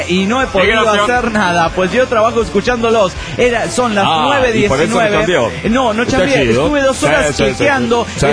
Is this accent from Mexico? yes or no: yes; Tehuacán, Puebla, Mexico; de Tehuacán, de Puebla, México.